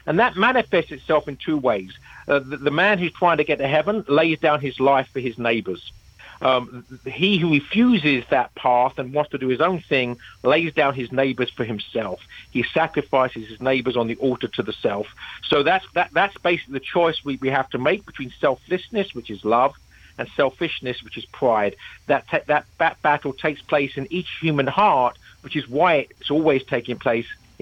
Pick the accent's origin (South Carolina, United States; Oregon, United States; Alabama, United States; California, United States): South Carolina, United States; as it's my favorite state in the USA apart from South Carolina, which is my home state